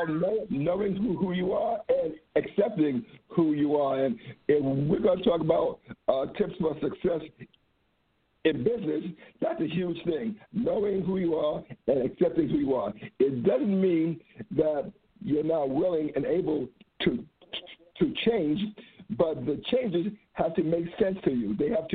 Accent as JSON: {"language": "English", "town": "New York City", "region": "New York", "country": "United States", "tie": "born or raised there", "said": "And I'm born and raised in New York City, and a product of the 70s."}